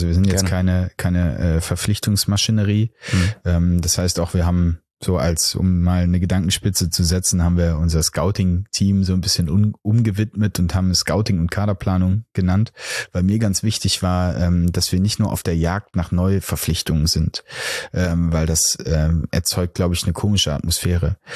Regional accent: Delbrück, North Rhine-Westphalia, Germany; Delbrück, natürlich. Also ich bin nicht geboren in Delbrück, aber aufgewachsen in Delbrück.

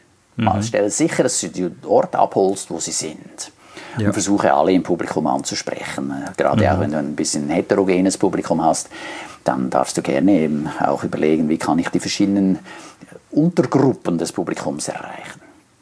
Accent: Switzerland; ich komme aus der Schweiz. Dann lachen die alle.

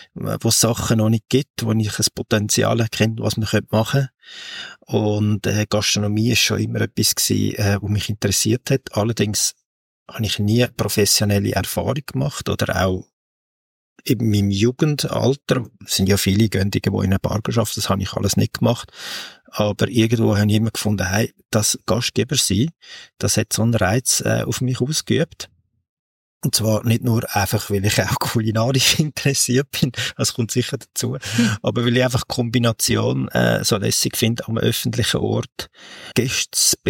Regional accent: Basel-Landschaft, Switzerland; now in Zurich, Switzerland; Und man würde es nicht denken von meinem Dialekt her, sagen mir die Leute immer, aber aufgewachsen bin ich eigentlich, also nicht eigentlich, sondern bin ich im schönen Kanton Basel-Land in der Muttenser Kurve.

